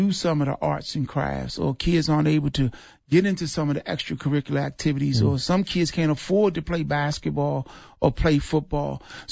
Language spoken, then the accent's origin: English; Washington, District of Columbia, United States; You know, I'm a product of my own environment, growing up in Washington, D.C., losing my parents both in the fifth grade, 30 days apart.